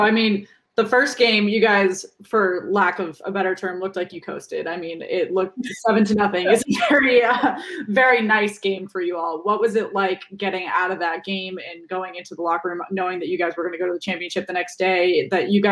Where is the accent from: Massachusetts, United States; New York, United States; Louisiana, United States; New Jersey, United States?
Massachusetts, United States; Boston; I'm from Boston.